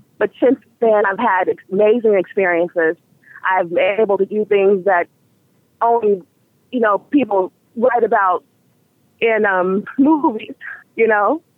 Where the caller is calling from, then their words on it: Dallas, Texas, United States; I'm calling from Dallas, Texas.